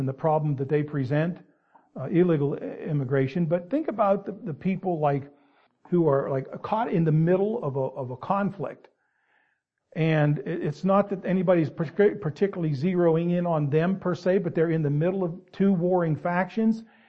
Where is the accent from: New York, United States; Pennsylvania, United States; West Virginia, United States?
Pennsylvania, United States; I was born in America. I was raised in Pennsylvania.